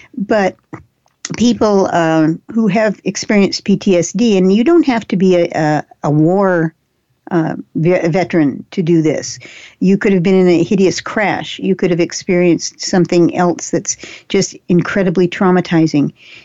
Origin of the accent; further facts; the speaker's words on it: Texas, United States; I'm a Texan. It's our state flower.